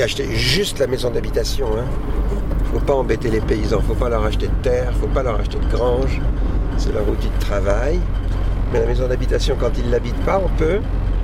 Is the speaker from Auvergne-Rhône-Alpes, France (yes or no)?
yes; Vassieux-en-Vercors, Auvergne-Rhône-Alpes, France; Le Vercors Sud, là, celui d'où on vient, de Vassieux, c'est vraiment un plateau. C'est comme les Causses, c'est comme ça, un plateau un peu aride.